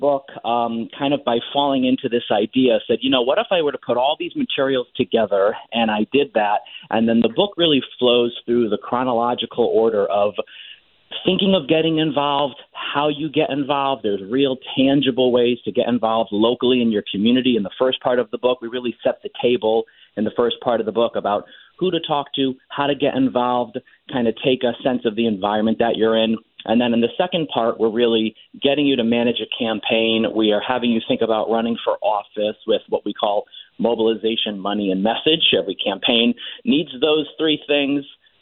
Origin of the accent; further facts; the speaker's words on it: Shelton, Connecticut, United States; Yes, you know, I'm from Shelton and here in the Naugatuck Valley